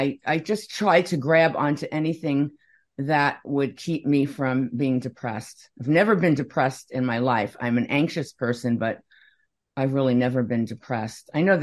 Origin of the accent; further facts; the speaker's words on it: Brooklyn, New York, United States; now in California, United States; Well, I was telling you is that the word camping never came up as a child. Nobody ever went camping. So when I moved to California, camping and hiking, it was just